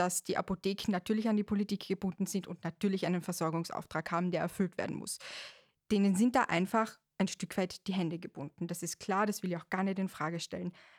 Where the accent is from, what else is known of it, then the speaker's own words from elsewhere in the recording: Austria; now in Germany; also man hört es ja, ich komme ja nicht von hier, ich komme aus Österreich.